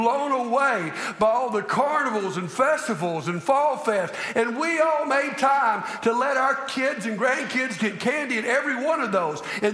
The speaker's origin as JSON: {"language": "English", "town": "Montgomery", "region": "Alabama", "country": "United States", "tie": "born or raised there", "said": "I grew up in Montgomery."}